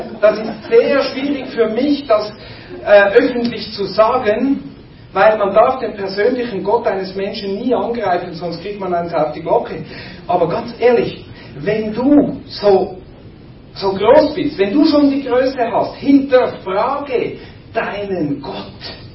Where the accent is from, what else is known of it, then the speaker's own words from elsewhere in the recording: Switzerland; German is a second language; Och, ich rede in einer Fremdsprache, nicht vergessen. Ich bin ja Schweizer.